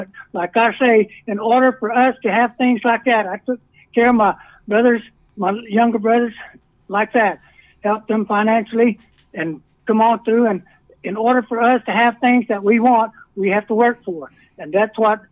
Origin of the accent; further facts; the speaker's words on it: Apache, Oklahoma, United States; and we were raised in Apache, lived west of Apache